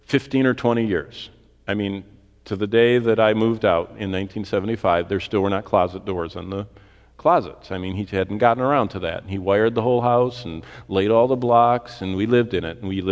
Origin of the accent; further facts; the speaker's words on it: Lansing, Michigan, United States; I mean, that's how I grew up in Lansing with my parents.